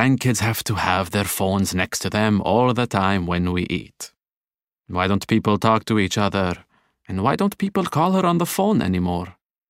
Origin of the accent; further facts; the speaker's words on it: Bahrain; English is a second language; in my country, I come from Bahrain